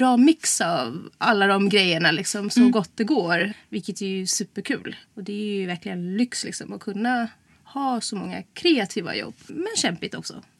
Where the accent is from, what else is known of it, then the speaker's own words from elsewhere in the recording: Sweden; also born or lived in Estonia; Ja, alltså jag är född i Estland. Flyttade hit som barn. Och var det 2004 så flyttade jag tillbaka dit.